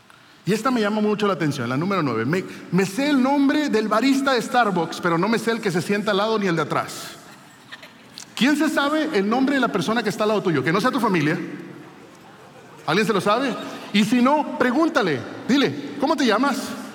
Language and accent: Spanish; Monterrey, Nuevo León, Mexico; Como somos de Monterrey, decimos, ese me cae gordo, ya no quiero ir.